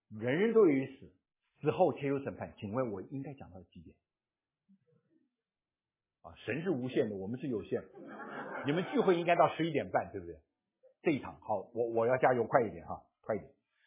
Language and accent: Chinese; China; 我们中国人说不提死，不提死也不会不死，对不对？